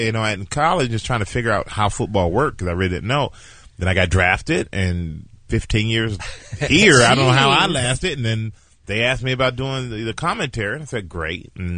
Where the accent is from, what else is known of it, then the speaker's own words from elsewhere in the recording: Germany; now in United States; When I grew up in Germany, man.